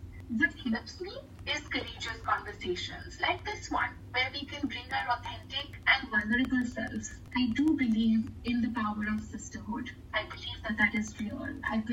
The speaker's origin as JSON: {"language": "English", "country": "India", "said": "press conferences in my home country, India."}